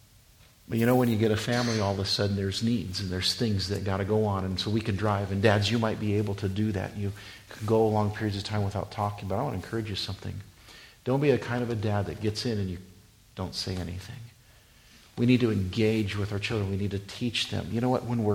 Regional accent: Wyoming, United States; I grew up in Wyoming, and I went to school in Wisconsin. It was I think it was like a 21-hour drive for me.

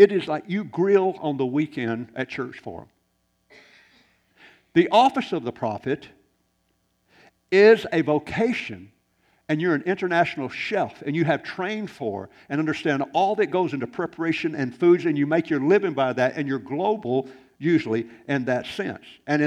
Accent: the South, United States; I'm from the South, but I'm quick.

